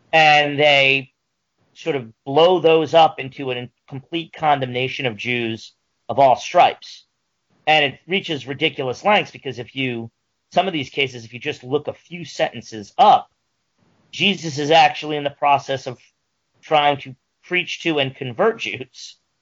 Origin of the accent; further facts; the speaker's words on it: New Jersey, United States; from originally New Jersey, unfortunately my home state